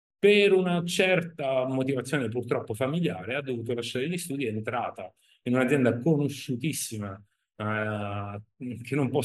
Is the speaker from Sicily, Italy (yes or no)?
yes; Syracuse, Sicily, Italy; also born or lived in France; Io ho una mamma francese, un padre italiano, quindi sono nato in Francia, e poi sono cresciuto a Siracusa, in Sicilia.